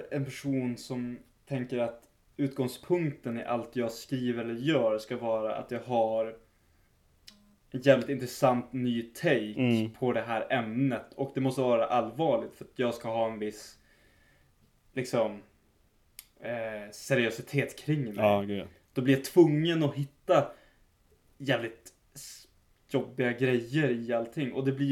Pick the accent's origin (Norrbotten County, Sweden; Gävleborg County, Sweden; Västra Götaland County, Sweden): Norrbotten County, Sweden; Och Skandinaviens äldsta, den är baserad i mitt hemlän.